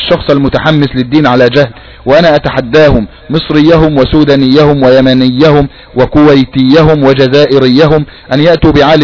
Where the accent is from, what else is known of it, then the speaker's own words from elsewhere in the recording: Yemen; يوجدون في الزياكي عندنا في اليمن